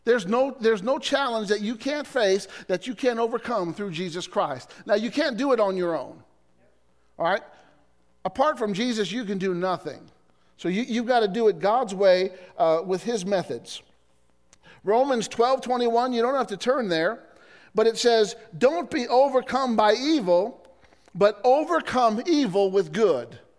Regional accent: Illinois, United States; I encountered a guy in my hometown one time in Illinois

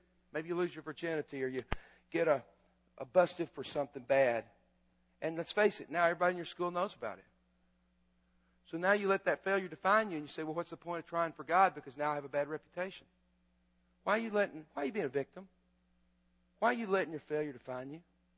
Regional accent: Lubbock, Texas, United States; I'm from Lubbock. Lubbock's a great town. I didn't pick it. My parents did.

